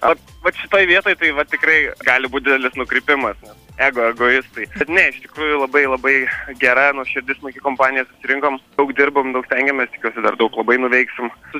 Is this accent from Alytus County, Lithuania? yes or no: yes; Alytus, Alytus County, Lithuania; moved away as an adult; Taip, aš gimiau ir užaugau Lietuvoje. Iš Lietuvos išvykau tik studijuoti, tai 18 metai buvo. Visada galvojau, kad Alytus yra labai labai gera vieta augti